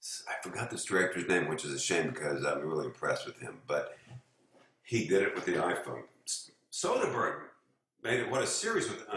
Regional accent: Missouri, United States; I did a movie in Kansas City, and I'm from Missouri

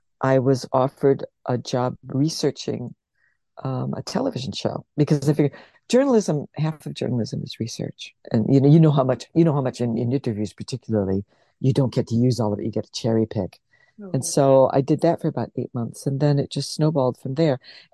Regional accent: United States; And I think the fact that I'm American means that I'm sort of outside the class business, which I think is rife in this country, pretty much.

